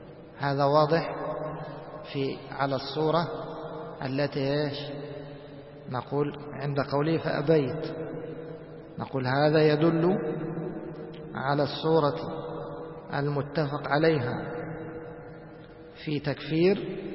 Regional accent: Egypt; يعني احنا نسموه عندنا في مصر لو كنت أبو عرام

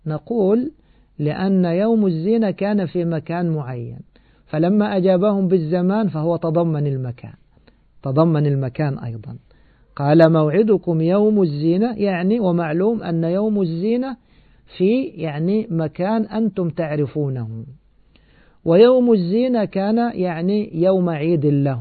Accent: Egypt; واللفت هذا معروف عندنا في مصر.

